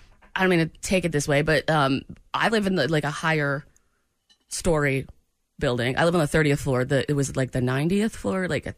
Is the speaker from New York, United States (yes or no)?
no; Maine, United States; I'm from New England, from Maine